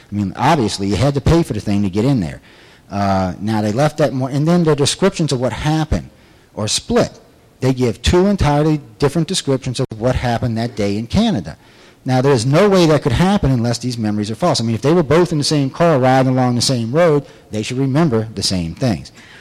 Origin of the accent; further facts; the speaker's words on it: New Orleans, Louisiana, United States; I'm from New Orleans and Mardi Gras